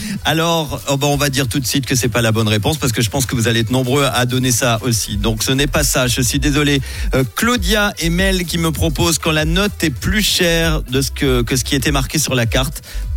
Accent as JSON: {"language": "French", "country": "Switzerland", "said": "l'enquête qui a été réalisée chez nous en Suisse"}